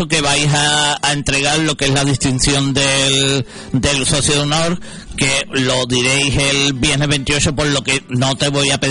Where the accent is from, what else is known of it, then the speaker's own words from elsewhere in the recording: Utrera, Andalusia, Spain; Yo que soy de Utrera tengo que partir una lanza, que Utrera también es cuna del flamenco y ha tenido grandes cantadores de flamenco, y hay mucha tradición en este cante.